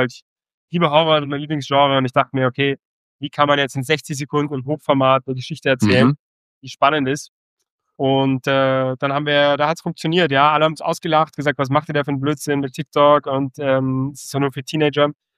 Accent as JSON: {"language": "German", "region": "Hamburg", "country": "Germany", "tie": "born there", "said": "Also ich 1999, 99er Kind, bin ich geboren in Hamburg. Also meine Eltern, meine Mutter ist in Österreich und mein Vater ist in Deutschland, bin in Hamburg geboren. Bin dann aber schon mit 4 Jahren bin ich nach Österreich gekommen"}